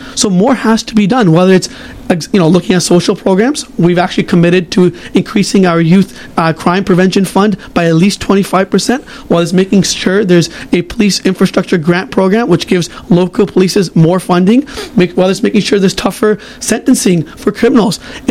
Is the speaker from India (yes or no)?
no; Brampton, Ontario, Canada; I live in the riding. I'm from Brampton North. I'm born and raised in Brampton North. When I grew up in the M section